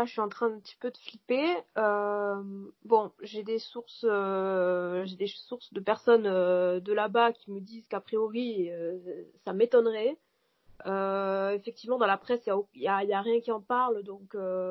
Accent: France; Parce qu'en tant que Française, je vais avoir des problèmes aussi à l'aéroport.

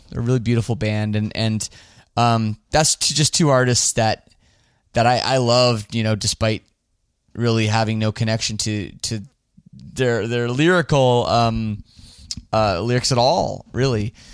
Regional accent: Toronto, Ontario, Canada; But I am from English part of Canada, Toronto area, and I don't speak French. We learn it in school, starting at about the fourth grade

